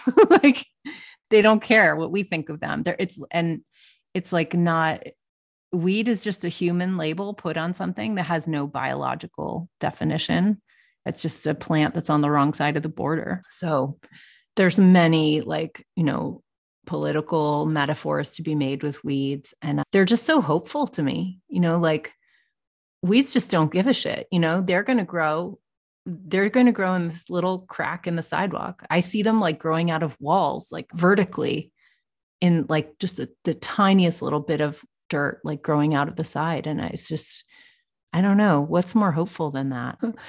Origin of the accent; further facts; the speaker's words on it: Boston, Massachusetts, United States; now in North Carolina, United States; Growing up in Boston, we could never have a thing like a fig tree, like the winter's too harsh. And so just, I now live in the mountains of North Carolina.